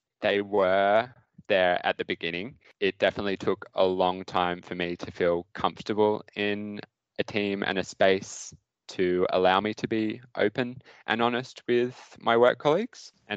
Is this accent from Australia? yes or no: yes; Sydney, New South Wales, Australia; also born or lived in central Queensland; growing up in Sydney as a young mining engineer studying at uni and then moving out to central Queensland.